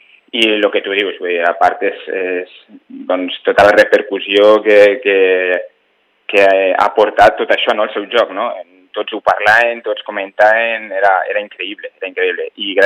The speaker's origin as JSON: {"language": "Catalan", "town": "Nules", "region": "Valencian Community", "country": "Spain", "said": "Jo, de Nules."}